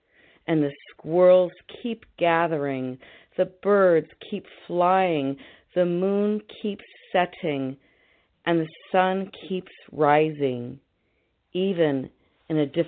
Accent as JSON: {"language": "English", "town": "Grove City", "region": "Ohio", "country": "United States", "said": "from Grove City, Ohio, a suburb of Columbus."}